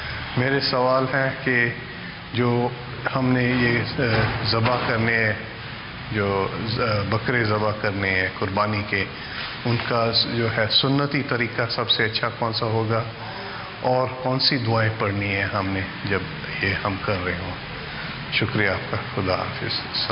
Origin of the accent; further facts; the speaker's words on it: Mombasa, Mombasa County, Kenya; also born or lived in Nairobi; میں یہاں مباسے کے پیدا نیروبی میں ہوا تھا، مباسے کے رہنے والا ہوں. میرے والد صاحب بھی یہاں پیدا ہوئے تھے کینیا میں.